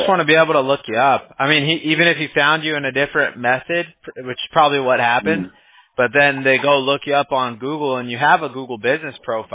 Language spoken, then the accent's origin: English; Huntington Beach, California, United States; Well, we're in Orange County. I grew up in Huntington Beach, so I used to drive down to San Diego Qualcomm and watch the games